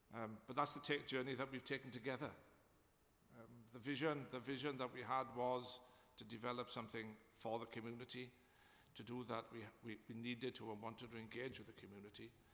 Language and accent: English; Swansea, Wales, United Kingdom; Swansea's my hometown, and I don't think it was a mistake that Mark asked me to join the team.